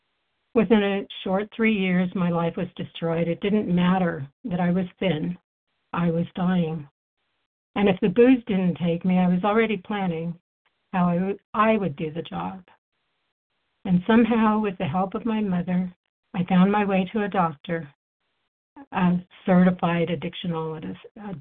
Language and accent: English; Albuquerque, New Mexico, United States; I had moved for a promotion away from Albuquerque, my hometown.